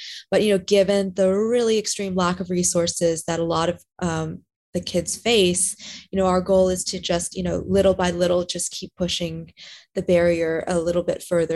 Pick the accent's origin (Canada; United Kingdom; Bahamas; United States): United States; California; I grew up in SoCal, so that's where my heart is.